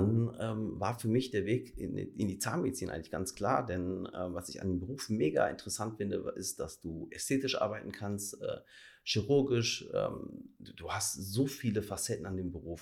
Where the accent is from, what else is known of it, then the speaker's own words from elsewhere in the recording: North Rhine-Westphalia, Germany; ich bin halt aus dem Ruhrgebiet, aus dem tiefsten Pott.